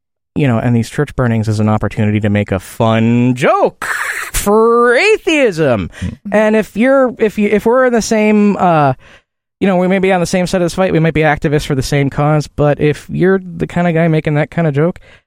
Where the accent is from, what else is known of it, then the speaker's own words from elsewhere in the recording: Chicago, Illinois, United States; Like, I'm not from the South. I'm from Chicago. I'm I don't know if that's Yankee or not. But it's, I'm the Midwest.